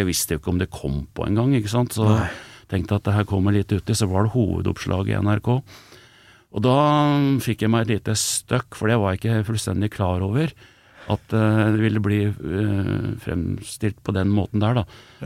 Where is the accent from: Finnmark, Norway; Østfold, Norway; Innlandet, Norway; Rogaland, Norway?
Innlandet, Norway; Elverum; jeg kommer fra Elverum, som ikke sånn kjempelangt, 13 mil fra Oslo, nordøst for Oslo.